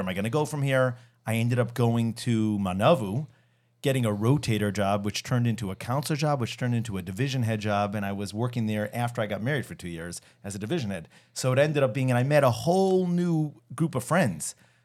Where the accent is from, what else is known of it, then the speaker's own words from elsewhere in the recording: Chicago, Illinois, United States; I think that we all were growing up in Chicago. I think we became much closer later in life, but the truth is we were all experiencing Chicago at the same time.